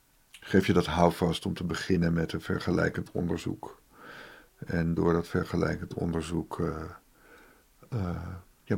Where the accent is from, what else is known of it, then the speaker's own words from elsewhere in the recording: Netherlands; En we zijn er denk ik als Nederlanders allemaal mee opgegroeid.